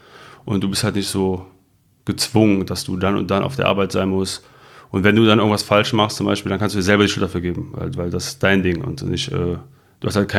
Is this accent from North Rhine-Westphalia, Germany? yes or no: yes; Mönchengladbach, North Rhine-Westphalia, Germany; now in Düsseldorf, Germany; bin 33, komme aus Mönchengladbach, bin vor knapp 4 Jahren nach Düsseldorf gezogen